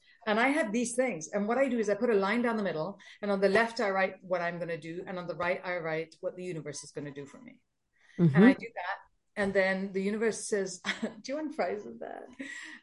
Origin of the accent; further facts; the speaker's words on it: United Kingdom; And I didn't send this email because I'm British.